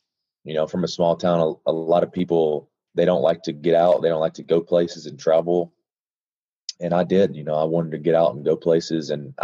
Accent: Florence, Alabama, United States; Alabama. Upper northwest corner, Florence, Alabama.

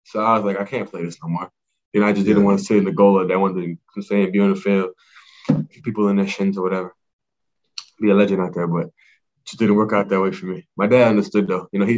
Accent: Brooklyn, New York, United States

